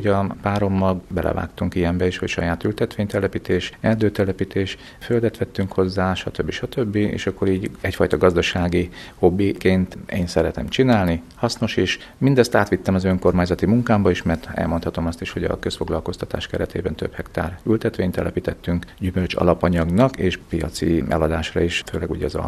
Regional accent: Vaja, Szabolcs-Szatmár-Bereg, Hungary; a gyerekkorból hozott kuruc vér és a kuruc hagyományok a vajai születésem és a kastély árnyékában nőttünk fel.

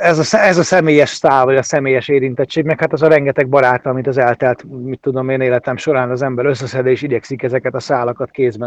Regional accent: Barkasovo, Zakarpattia Oblast, Ukraine; also born or lived in Rafajnaújfalu; hát a kicsi gyerekkoromat azt Rafajnaújfaluban töltöttem, azt követően pedig Barkason nőttem fel, ez egymás mellett lévő két falu

